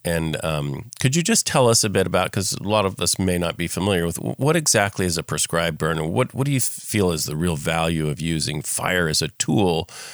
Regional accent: Paradise, California, United States; now in Tehama County, United States; when I was a kid growing up in Paradise, I was always told, and I've heard this from many people, now I live in Tehama County

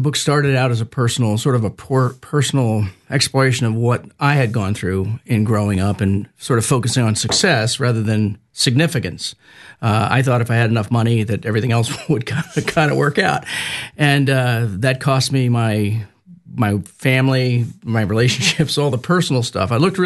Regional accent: Washington, District of Columbia, United States; I grew up in Washington, D.C., and I had lots and lots of CEOs who were friends.

